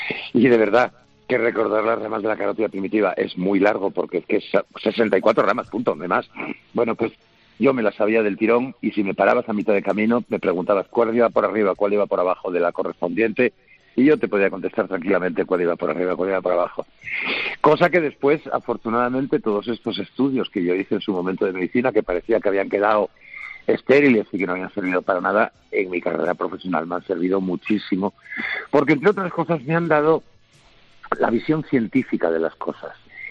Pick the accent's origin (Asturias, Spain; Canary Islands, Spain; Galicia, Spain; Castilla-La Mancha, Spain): Asturias, Spain; moved away; Yo soy asturiano de pura cepa, cristiano católico apostólico, lo digo por lo de asturiano, no por otra cosa.